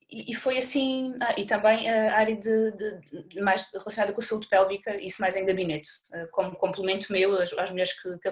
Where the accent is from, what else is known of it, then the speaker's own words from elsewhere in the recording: Évora, Alentejo, Portugal; retornei para Évora, a minha cidade natal